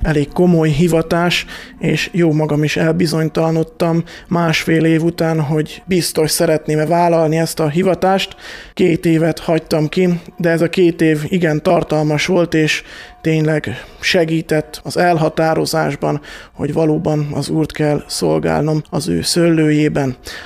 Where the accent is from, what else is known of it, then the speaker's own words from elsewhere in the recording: Kalocsa, Bács-Kiskun, Hungary; Kalocsán születtem, és ott is jártam általános iskolába, illetve szakközépiskolába, a Dózsa György szakközépiskolába jártam mezőgazdasági szakra